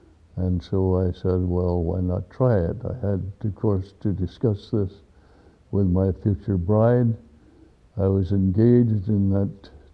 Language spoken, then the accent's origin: English; Wisconsin, United States; also born or lived in Reading, Pennsylvania / Missouri / Iowa; I was born in Reading, Pennsylvania, and we lived in Missouri and Iowa and Wisconsin. Most of my high school days were spent in Wisconsin